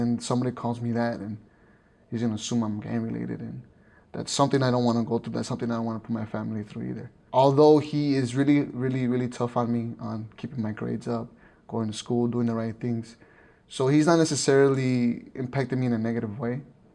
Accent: Chicago, Illinois, United States; I was born and raised in Little Village, Chicago. It's near southwest side of Chicago, inner city, as society likes to call it, urban.

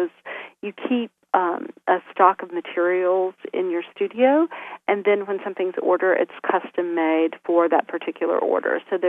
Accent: Florence, Alabama, United States; also born or lived in Chattanooga / North Carolina; now in New York, United States; Yes, I'm from Florence, but I had been gone for about 22 years. I lived, you know, in Chattanooga and then went to school in North Carolina and wound up sort of back in New York in the year 2000.

